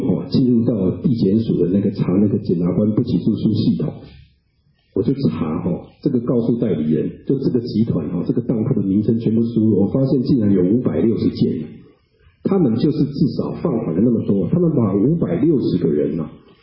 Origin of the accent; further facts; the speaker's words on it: Taiwan; 我们台湾人啊就跟健保一样，我们台湾的健保跟美国医生不一样